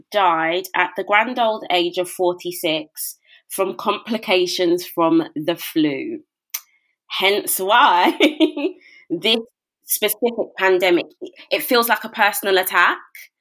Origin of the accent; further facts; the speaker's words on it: London, United Kingdom; Born and raised in Brixton, South London.